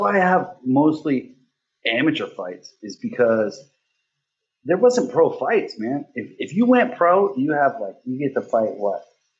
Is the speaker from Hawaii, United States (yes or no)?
yes; Hawaii, United States; And I remember I grew up in Hawaii, so on my TV they had, like, Thai stations.